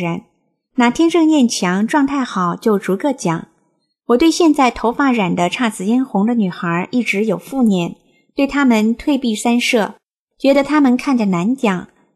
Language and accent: Chinese; China; 我们是中国人，应该为中国，为自己奋斗。